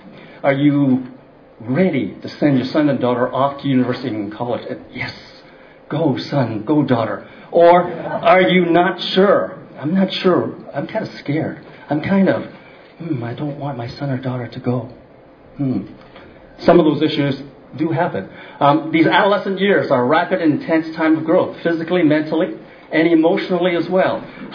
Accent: Canada; born there; first language English; I'm Canadian-born Chinese. That's why I'm speaking English. My mother tongue is English, but my parents speak Tuaishan.

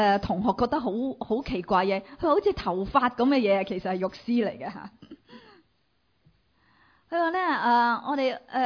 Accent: China; 我哋中國人咧又食粥啦，又食飯啦，做早餐嘅。

